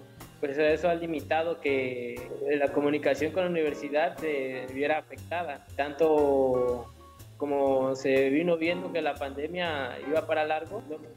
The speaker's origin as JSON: {"language": "Spanish", "town": "San Pedro Tapanatepec", "region": "Oaxaca", "country": "Mexico", "said": "vengo de Pesquería Guadalupe, municipio de San Pedro Tapanatepec, Oaxaca."}